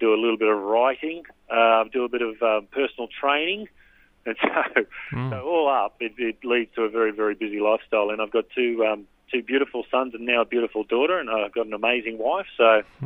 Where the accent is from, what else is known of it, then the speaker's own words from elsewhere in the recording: Rockhampton, Queensland, Australia; I grew up in Rockhampton